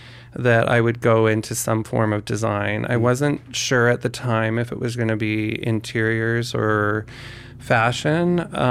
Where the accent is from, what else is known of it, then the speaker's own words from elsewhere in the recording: Winnipeg, Manitoba, Canada; Well, I was born and raised in Winnipeg. I come from four generations of bankers and accountants